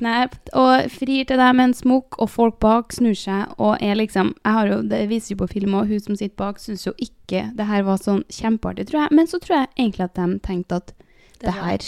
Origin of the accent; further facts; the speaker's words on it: Trondheim, Trøndelag, Norway; Vi var sånn, ja, vi er fra Trondheim.